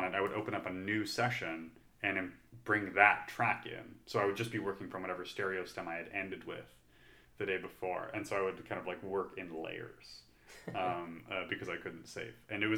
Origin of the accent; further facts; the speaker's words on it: Canada; now in United States; I'm an immigrant, so I'm from Canada